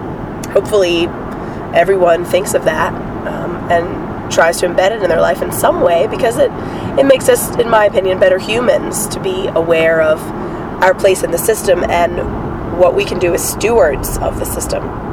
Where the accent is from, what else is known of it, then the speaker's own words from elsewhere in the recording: North Carolina, United States; and I grew up in North Carolina and went to a school in one of the larger cities in North Carolina, that's Greensboro, which is about an hour away from where we live now.